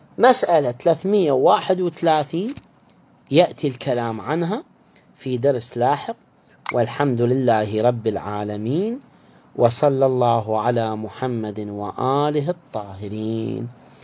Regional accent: Iraq

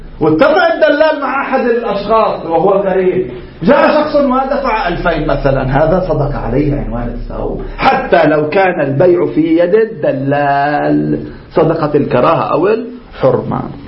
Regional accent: Lebanon; حتى عندنا في لبنان

